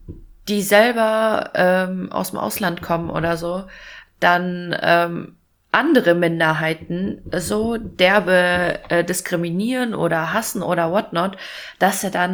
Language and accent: German; Fulda, Hesse, Germany; Also ich komme ja aus Fulda